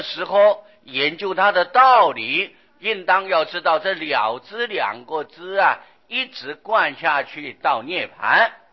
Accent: China; 而我们中国人呢、啊、喜欢简略

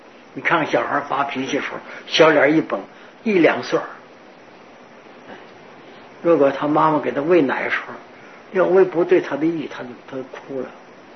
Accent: Northeast China, China; 我们从小，我是生在东北，我们东北有个口头语叫妈了巴子

